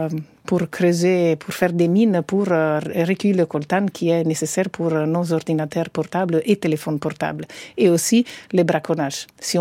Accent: Italy; French is a second language; now in France; comme moi, je suis italienne, je mange le pâte tout le soir

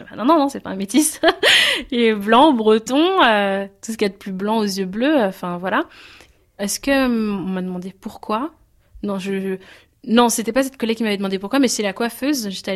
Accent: Benin; quand, par exemple, je retournais en Afrique, vu que je suis originaire du Bénin, je vais souvent au Bénin tous les ans ou presque tous les deux ans.

